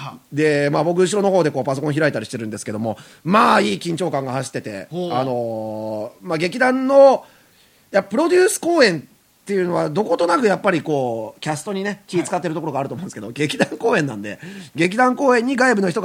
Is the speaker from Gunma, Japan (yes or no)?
no; Kamakura, Kanagawa, Japan; 僕鎌倉出身なんで鎌倉の花火大会はよく行くんですけど